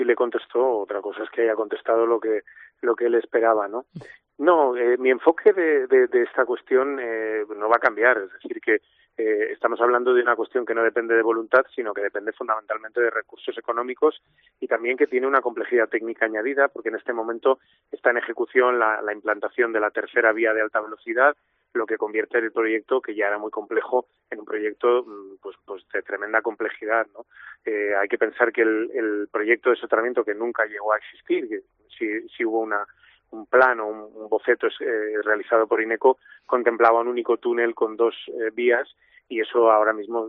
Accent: Valladolid, Castile and León, Spain; Obviamente, las de mi tierra las miraré con especial cariño, ¿no?, y especial atención, pero bueno, al final hay muchísimas cuestiones ahora encima de la mesa que resolver, no solo la de Valladolid, ¿no?

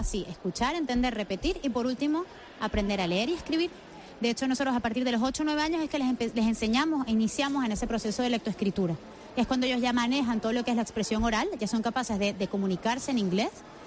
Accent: Venezuela; also born or lived in Barcelona; now in Spain; yo no soy español, yo vengo de Venezuela, y hace 11 años me vine a vivir a España, vivía en Barcelona

